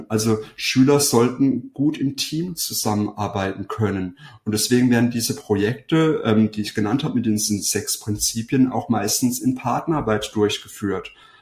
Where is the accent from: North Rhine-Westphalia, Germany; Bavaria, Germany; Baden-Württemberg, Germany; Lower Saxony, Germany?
Baden-Württemberg, Germany; Freiburg; ich komme aus Freiburg, was ist in Freiburg typisch? Also Freiburg ist Fahrradstadt